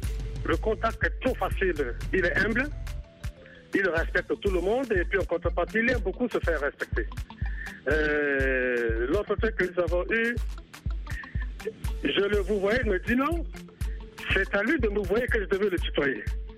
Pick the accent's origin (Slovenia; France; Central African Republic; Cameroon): Central African Republic; Les raisons fondamentales de tout ce problème-là en Afrique, et puis particulièrement chez nous, en République centrafricaine, c'est vraiment la pauvreté.